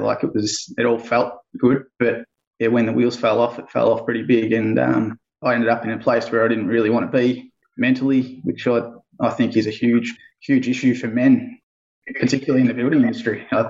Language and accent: English; Bendigo, Victoria, Australia; I'm from Bendigo, Central Victoria.